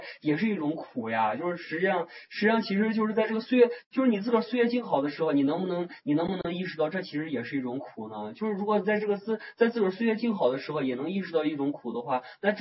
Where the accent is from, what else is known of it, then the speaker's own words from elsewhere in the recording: Shaanxi, China; 我们陕西人爱吃面，西安人爱吃面